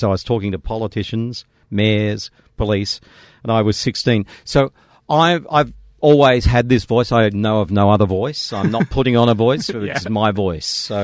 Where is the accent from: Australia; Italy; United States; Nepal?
Australia; Nowra, New South Wales; at the age of 16, I started hanging around a radio station in my hometown of Nowra